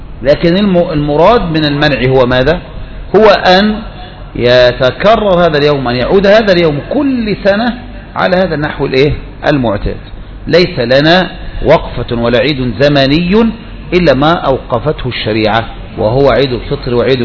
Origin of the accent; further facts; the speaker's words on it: Egypt; احنا عندنا في مصر